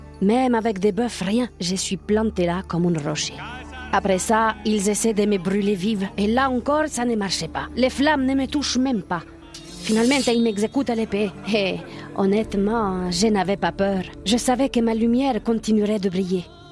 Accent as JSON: {"language": "French", "town": "Syracuse", "region": "Sicily", "country": "Italy", "second_language": "French", "said": "Et chez moi, en Sicile, ma fête est super vivante. À Syracuse, Il y a des processions incroyables"}